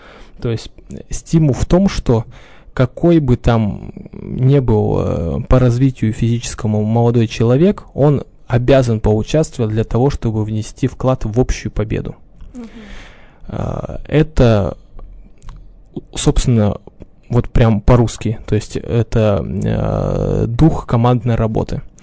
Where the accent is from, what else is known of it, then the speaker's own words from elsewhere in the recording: Blagoveshchensky, Orenburg Oblast, Russia; я казак хутора Благовещенский при Оренбургском казачьем войске, но корни у меня с Кубани.